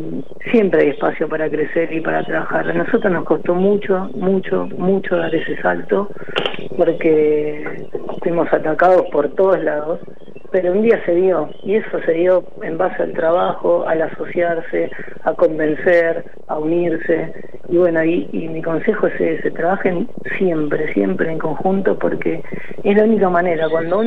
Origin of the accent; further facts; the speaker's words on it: La Matanza, Buenos Aires Province, Argentina; Yo vengo de La Matanza, de un barrio que se llamaba Villa Unión